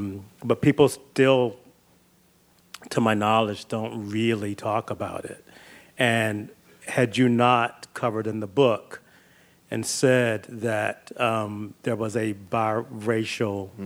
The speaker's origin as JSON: {"language": "English", "town": "Wilmington", "region": "North Carolina", "country": "United States", "also_born_or_lived": "New York City", "said": "I'm also from Wilmington, North Carolina"}